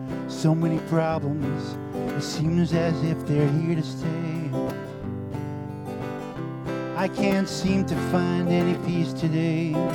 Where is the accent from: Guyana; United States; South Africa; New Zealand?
United States; Massachusetts; This one I actually put the word Massachusetts in the song because I'm from Massachusetts.